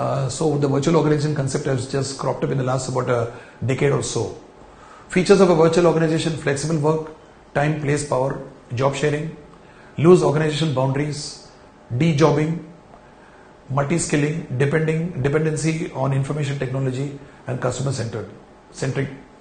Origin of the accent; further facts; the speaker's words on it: India; When I, as an Indian, is interacting with a, let's say, a Japanese